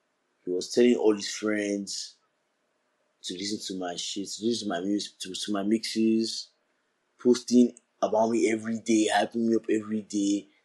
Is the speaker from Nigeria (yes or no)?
yes; Nigeria; I'm Nigerian.